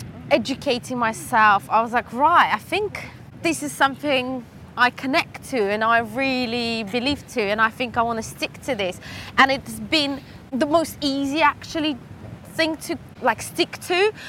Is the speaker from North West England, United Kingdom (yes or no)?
no; South East England, United Kingdom; now in London, United Kingdom; Well, I moved from Hampshire to London.